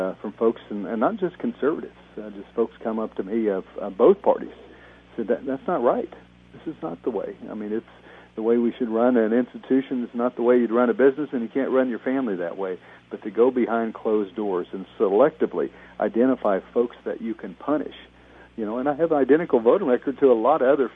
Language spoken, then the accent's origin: English; Kansas, United States